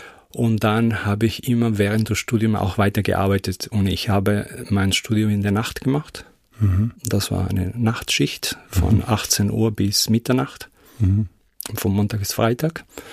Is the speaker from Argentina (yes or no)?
yes; Córdoba, Argentina; German is a second language; die Universität für Film in meiner Heimatort Cordoba